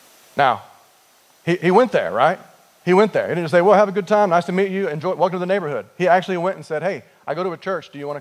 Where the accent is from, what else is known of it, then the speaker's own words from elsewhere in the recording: Toronto, Ontario, Canada; now in United Kingdom; No, actually, Toronto just came from Toronto, so.